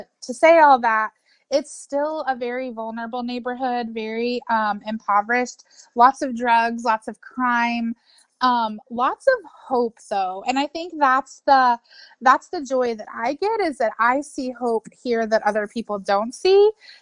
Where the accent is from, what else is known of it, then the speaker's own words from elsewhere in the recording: Kansas, United States; now in Baltimore, United States; I am actually from Kansas.